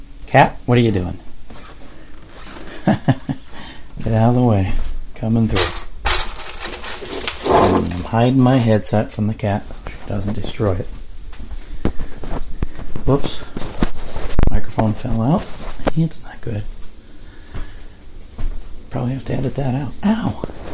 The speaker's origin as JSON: {"language": "English", "town": "Indianapolis", "region": "Indiana", "country": "United States", "tie": "born or raised there", "said": "And I grew up in Indianapolis. On the far east side of town in a little area they call Irvington, which was originally planned as an artist community back in the late 1800s."}